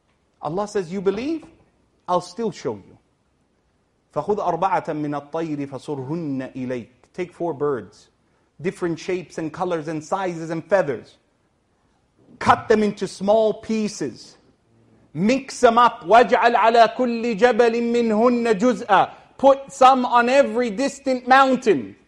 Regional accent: Egypt; now in Canada; is what I wear back home in Egypt. This is my clothes. I can get away with a suit as well because I'm Canadian.

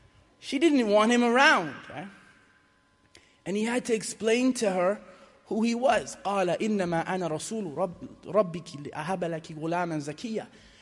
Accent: Ireland; I'm Celtic, so I'm Irish. They always tell me to go back where I came from. I'm Muslim and I'm Irish.

